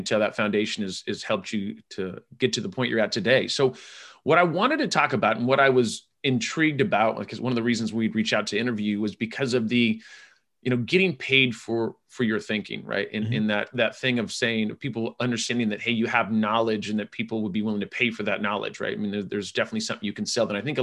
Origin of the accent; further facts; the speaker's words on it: California, United States; I'm from California and I'm a little, I'm not saying I'm envious of Colorado